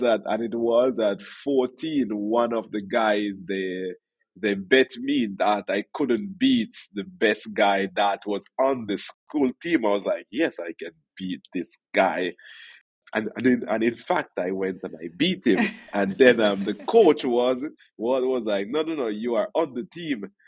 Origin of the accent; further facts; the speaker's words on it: Ocho Rios, Saint Ann, Jamaica; I am originally from Ocho Rios, Jamaica. So that's a lovely little tropical island